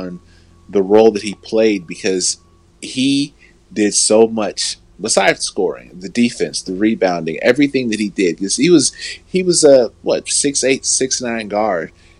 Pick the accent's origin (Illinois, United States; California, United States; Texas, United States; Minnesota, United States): Illinois, United States; Chicago; I mean, for me personally as a fan, you know, growing up in Chicago, watching that, that was great.